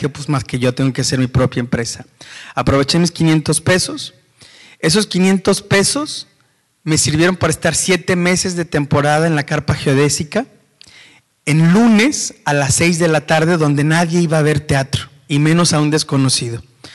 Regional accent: Matamoros, Tamaulipas, Mexico; born there; nací en Matamoros, Tamaulipas, en la frontera de nuestro país. Tengo 47 años

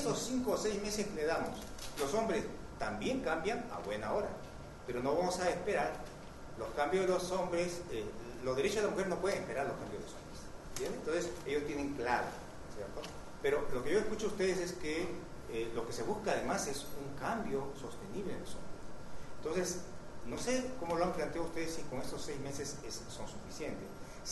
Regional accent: Peru

